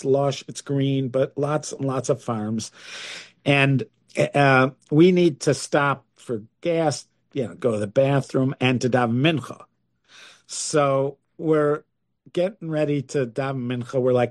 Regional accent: Illinois, United States; So, and there's times when I identify I'm from, you know, I'm from Illinois.

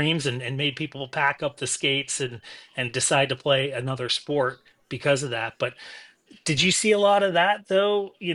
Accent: Ontario, Canada; I know, like, growing up in Ontario

